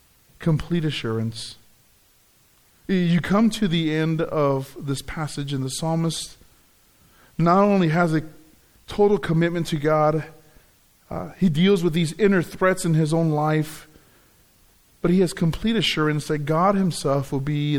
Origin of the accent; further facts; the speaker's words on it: California, United States; I grew up in California.